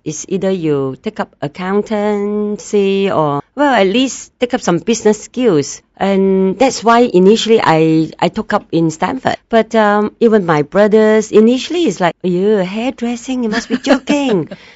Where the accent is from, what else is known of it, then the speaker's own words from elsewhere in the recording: Malaysia; But if I don't come back to Malaysia, I may be graded as a Malaysian abroad, let's say.